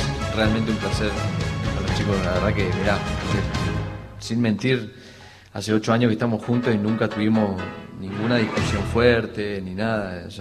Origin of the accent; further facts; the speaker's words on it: Chubut, Argentina; Yo soy de Radatil, sí, la playa, ahí en una ciudad cerca de Comodoro, Rivadavia.